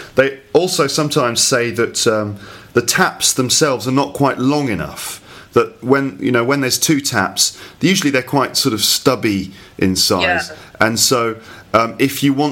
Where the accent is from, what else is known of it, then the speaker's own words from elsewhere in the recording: England, United Kingdom; maybe that's just because I'm English